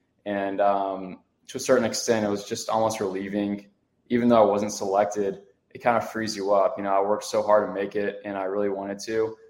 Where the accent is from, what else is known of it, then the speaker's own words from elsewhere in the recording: Texas, United States; For me, especially growing up in Texas, the Charles Schwab was a tournament that I always made an effort to watch.